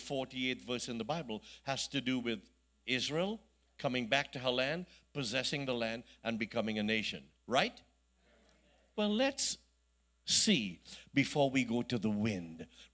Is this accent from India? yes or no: yes; India; I'm Indian. My mother didn't call me Singh or Muhammad or Narayan